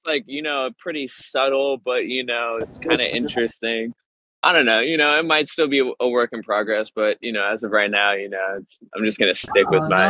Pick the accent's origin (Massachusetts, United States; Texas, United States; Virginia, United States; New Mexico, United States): Virginia, United States; born there; also born or lived in Washington, D.C. / California; now in Sarasota, United States; So right now I am based out of Florida. I live in Sarasota, Florida. And then I was born in Virginia, lived in DC, lived in California for a little bit. And then yeah, now I am down here in Florida